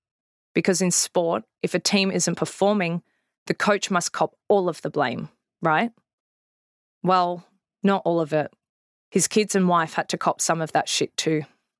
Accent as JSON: {"language": "English", "town": "Melbourne", "region": "Victoria", "country": "Australia", "tie": "born or raised there", "said": "with most of my childhood spent growing up in Melbourne, the heart of AFL"}